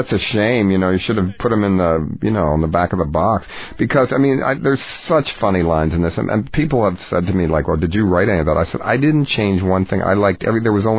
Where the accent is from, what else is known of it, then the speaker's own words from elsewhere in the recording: Baltimore, Maryland, United States; especially growing up in Baltimore where, you know, it's a smokestack city, you know, blue-collar city. We had all the steel mills here and everything